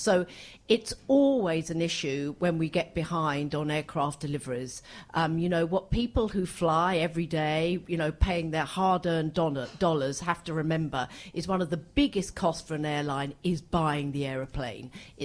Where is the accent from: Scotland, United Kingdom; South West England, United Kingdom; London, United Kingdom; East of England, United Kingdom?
London, United Kingdom; I'm a Londoner, I'm allowed to say that.